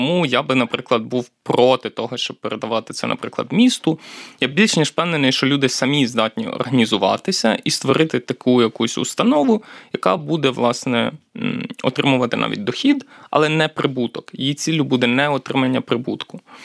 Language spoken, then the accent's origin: Ukrainian; Kalush, Ivano-Frankivsk Oblast, Ukraine; Скажімо, я родом з Калуша. Калуш – це індустріальне місто, в якому близько 60 тисяч населення.